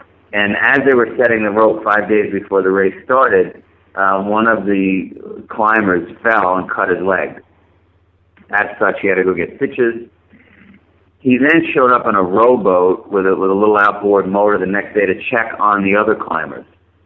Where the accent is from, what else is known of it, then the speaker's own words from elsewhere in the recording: Vermont, United States; And then years later, we got it going in Vermont, my hometown, and it's just been that kind of experience